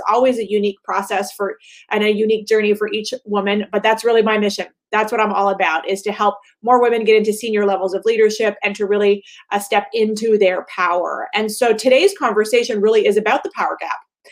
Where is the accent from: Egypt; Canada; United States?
Canada; so I'm Canadian. For those of you who might be meeting me for the first time, I live in Canada.